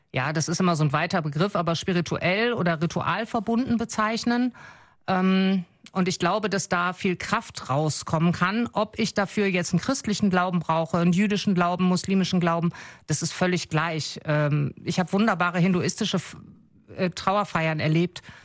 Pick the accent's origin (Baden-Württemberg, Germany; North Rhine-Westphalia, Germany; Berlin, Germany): North Rhine-Westphalia, Germany; Wuppertal; born there; Ich bin in Wuppertal geboren und ich bin auch bewusst wieder zurückgekommen.